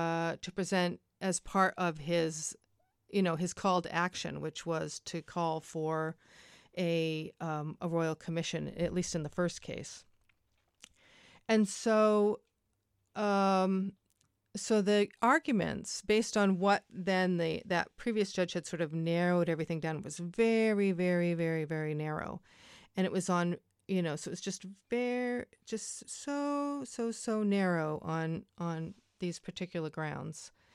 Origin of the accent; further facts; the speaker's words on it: United States; I'm American and I'm used to the American system